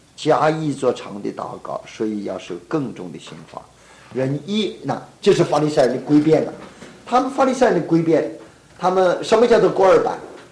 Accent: China; 所以我们中国人呢，这个讣告的时候父亲死了，这个讣文怎么写啊？

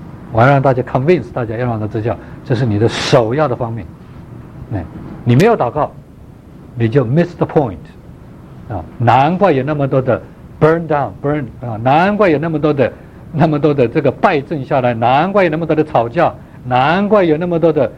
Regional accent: China; now in United States; 我从中国来，不觉得要刮胡子

